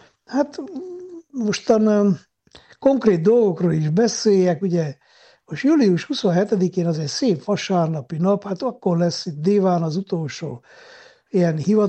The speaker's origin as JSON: {"language": "Hungarian", "town": "Miercurea Ciuc", "region": "Harghita", "country": "Romania", "tie": "born or raised there"}